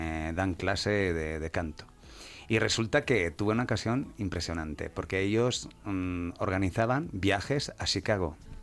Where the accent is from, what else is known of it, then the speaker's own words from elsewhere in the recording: Switzerland; first language Italian; Bueno, italiano y el español son mi idioma madre.